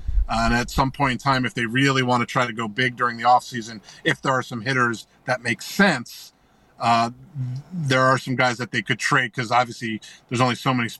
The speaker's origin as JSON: {"language": "English", "region": "Northeast", "country": "United States", "tie": "born or raised there", "said": "I mean, I grew up in the Northeast since Doc Gooden."}